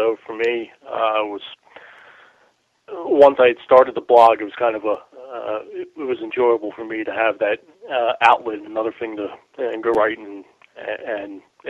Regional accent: Baltimore, Maryland, United States; Yeah, I'm grew up here in Baltimore. Only really time out of the area was I spent a year in college down in Tampa.

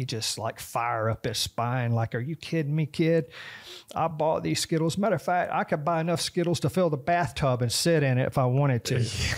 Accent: Tampa, Florida, United States; from Tampa Bay, Florida

